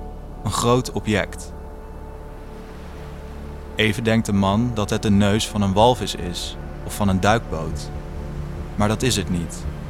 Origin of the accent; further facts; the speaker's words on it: Rockanje, South Holland, Netherlands; En ik kom net als Ilias uit Rokanje.